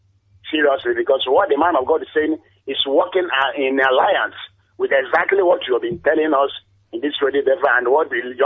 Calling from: Aba, Abia, Nigeria; I'm calling from Aba.

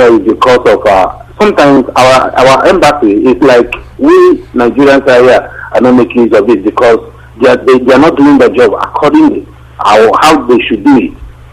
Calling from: Malaysia; I'm calling from Malaysia.

